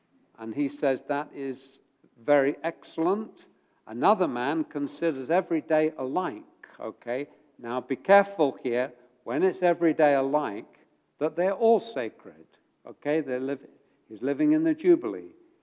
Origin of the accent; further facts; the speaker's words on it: England, United Kingdom; now in United States; When I came to the States, I was astonished that everywhere was open on Sunday. Because I come from England